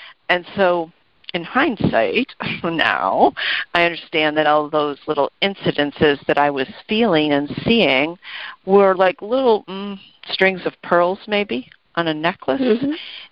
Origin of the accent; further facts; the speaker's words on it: Buffalo, New York, United States; I was raised a girl in Buffalo, New York, and I'd gone to college, and I was Roman Catholic